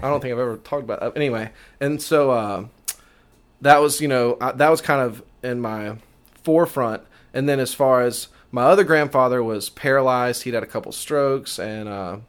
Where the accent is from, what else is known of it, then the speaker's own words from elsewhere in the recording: Montgomery, Alabama, United States; Yeah, I was born in Montgomery.